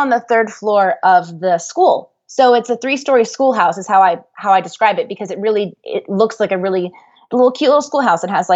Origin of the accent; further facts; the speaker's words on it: Dallas, Texas, United States; since I'm from Dallas.